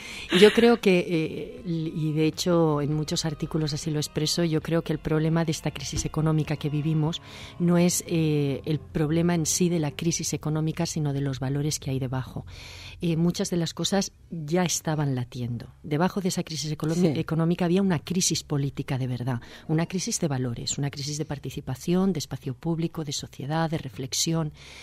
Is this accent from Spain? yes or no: yes; Spain; also born or lived in Germany; yo nací en Alemania, mis padres valencianos se fueron allí a trabajar. Eran los años 60, unos años de mucha emigración aquí en España. Y estuve tan solo un año, con lo cual yo no llegué a conocer nada de Alemania.